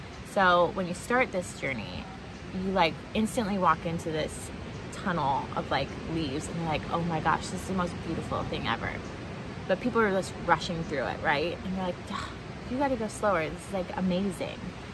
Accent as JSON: {"language": "English", "region": "California", "country": "United States", "said": "Which when you first get here as a Californian, you want to rip your face off."}